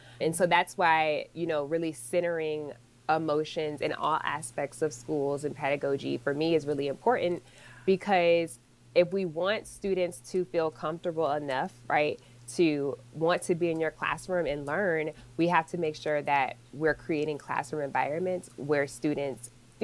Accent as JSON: {"language": "English", "town": "Richmond", "region": "Virginia", "country": "United States", "said": "I'm from Virginia, Richmond specifically"}